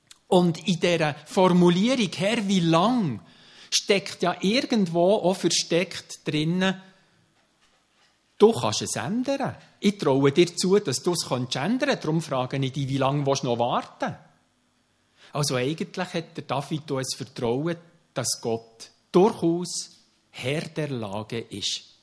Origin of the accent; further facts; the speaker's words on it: Switzerland; Mich kann natürlich auch als Schweizer sowieso sehr gut verdrängen.